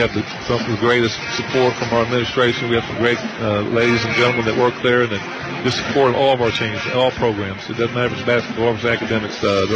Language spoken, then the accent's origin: English; Henderson County, Kentucky, United States; I grew up in Henderson County. I graduated from the University of Kentucky, right? But yeah, I grew up in Henderson County, lived there all my life.